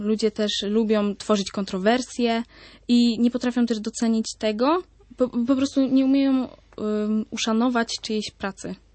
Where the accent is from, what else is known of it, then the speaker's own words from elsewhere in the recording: Częstochowa, Silesian Voivodeship, Poland; pochwaliłam mu się, że jestem z Częstochowy